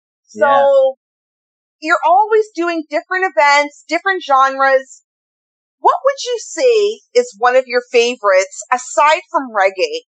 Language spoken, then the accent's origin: English; Toronto, Ontario, Canada; We didn't really have too much of anything else growing up in Toronto. I wasn't part of the whole West Indian scene